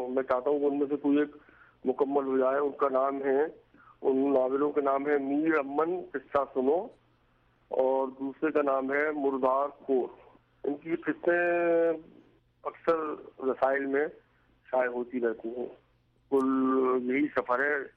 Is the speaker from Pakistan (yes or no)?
no; Sitapur, Uttar Pradesh, India; born there; پیدا ہوئے چھوٹی جگہ پہ, یعنی آبادی کے لحاظ سے مختصر جگہ تھی سیدھا پور میرا ننیال, اور اس کے بعد جو میرا وطن معلوف ہے ماریرا شریف وہ بھی چھوٹا سا قصبہ ہے.